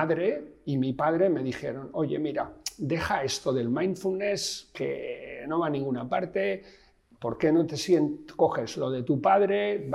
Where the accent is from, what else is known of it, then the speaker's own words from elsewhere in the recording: Basque Country, Spain; Es decir, yo soy vasco y los vascos...